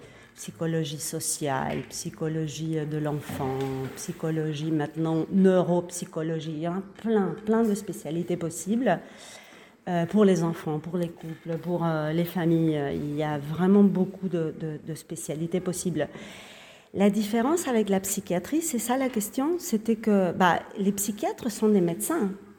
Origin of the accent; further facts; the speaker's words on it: Uruguay; French is a second language; now in France; Alors je ne suis pas française, donc peut-être que vous allez entendre une prononciation qui n'est pas d'ici. Je viens de l'Amérique du Sud. Je viens de l'Uruguay